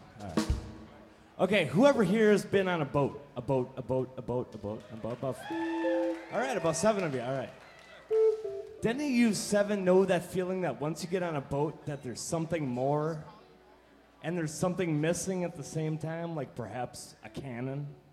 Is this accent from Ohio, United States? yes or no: no; Minnesota, United States; I'm from Minnesota, we got pontoon boats up there.